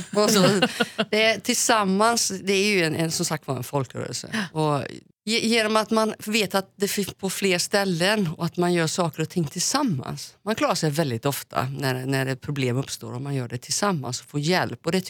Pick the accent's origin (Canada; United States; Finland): United States; Chicago, Illinois; now in Sweden; Jag kommer som sagt från Chicago